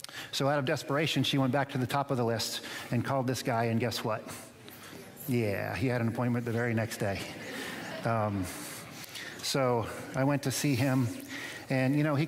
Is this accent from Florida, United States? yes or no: yes; Florida, United States; So I grew up in Citrus County, left home when I was 17 to go to college in Clearwater.